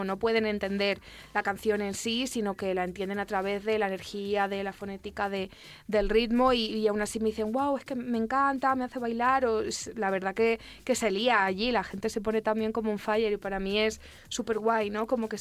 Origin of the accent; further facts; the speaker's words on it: Ciudad Real, Castilla-La Mancha, Spain; Yo soy de Ciudad Real, Manchega.